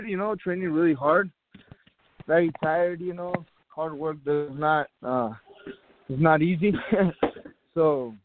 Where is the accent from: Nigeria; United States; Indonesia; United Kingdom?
United States; Tucson, Arizona; Yes, and Tucson, Arizona, my hometown.